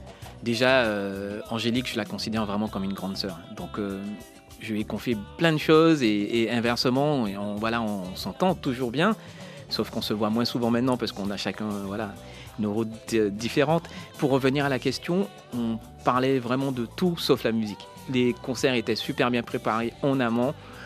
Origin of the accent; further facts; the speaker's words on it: Guadeloupe, France; Moi, quand j'étais gamin en Guadeloupe, j'écoutais effectivement la musique locale